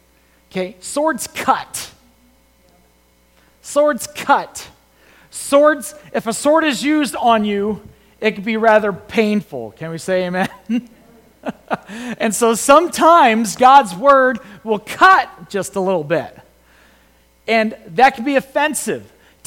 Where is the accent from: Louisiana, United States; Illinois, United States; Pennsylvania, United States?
Illinois, United States; But I grew up near Chicago, and Chicago Cubs fans, when they won that World Series